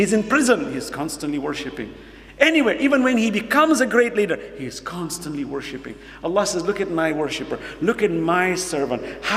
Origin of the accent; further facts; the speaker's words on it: New York, United States; I grew up in America, in New York. My friends were non-Muslims. As a teenager, all my friends were non-Muslim.